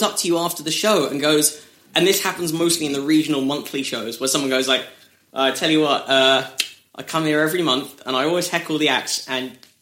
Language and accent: English; United Kingdom; when I walk on stage as a Brit, they make assumptions about me